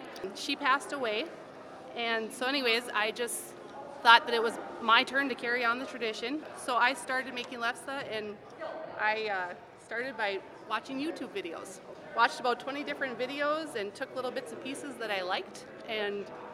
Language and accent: English; Fertile, Minnesota, United States; I'm from Fertile, Minnesota, and I started making lefse about 3.5 years ago.